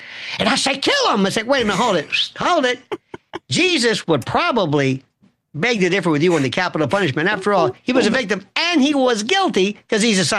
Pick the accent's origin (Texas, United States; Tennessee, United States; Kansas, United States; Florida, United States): Florida, United States; Yesterday in my native Florida, I'm not from Florida, I'm from Florida.